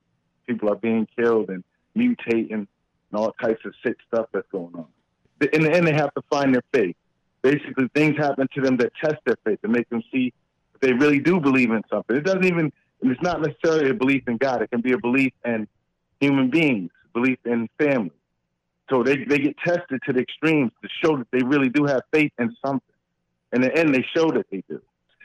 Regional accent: Schenectady, New York, United States; now in Massachusetts, United States; I'm from Schenectady, New York, but I live in Massachusetts now.

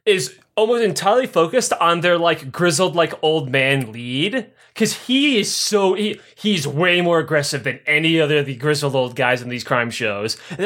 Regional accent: Illinois, United States; moved away; because I'm from Illinois, and I go to Chicago a lot. Well, I'm not in Illinois anymore

